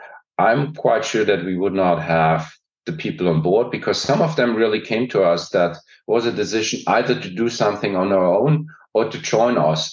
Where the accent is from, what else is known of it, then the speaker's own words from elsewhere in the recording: Brussels, Brussels-Capital Region, Belgium; English is a second language; I grew up in Brussels. So I rather feel European than German, even if that's sometimes odd to say.